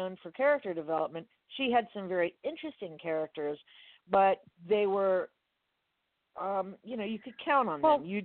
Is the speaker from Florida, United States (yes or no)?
yes; Miami, Florida, United States; I grew up in Miami, so there's, you know, it's a race